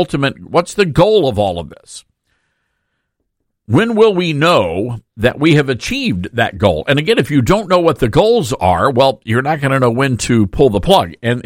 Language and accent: English; Memphis, Tennessee, United States; I'm born and raised in Memphis and lived in Middle Tennessee, East Tennessee, and of course back home in West Tennessee.